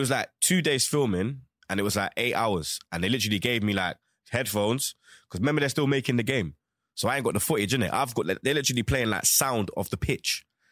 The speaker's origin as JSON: {"language": "English", "country": "Jamaica", "said": "Because in Jamaica, you have Gully and Gaza."}